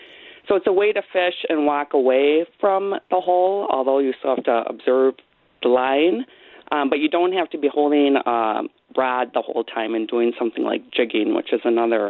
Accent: Wisconsin, United States; And I grew up on Nagawicca Lake in Waukesha County

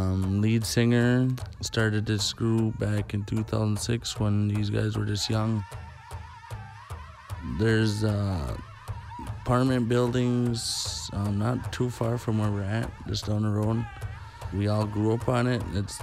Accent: Lac du Flambeau, Wisconsin, United States; I am from Lac-de-Flambeau, Tomahawk Circle.

